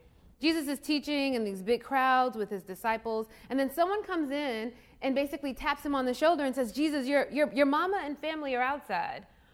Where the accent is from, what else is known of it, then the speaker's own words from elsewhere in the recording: Mississippi, United States; I'm from Mississippi, where knowing a family name tells you a lot about your people.